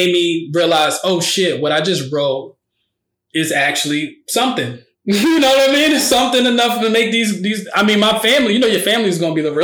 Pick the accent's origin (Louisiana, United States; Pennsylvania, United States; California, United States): Pennsylvania, United States; Philadelphia; Because I grew up in Philly, it wasn't no TV. It wasn't no movie.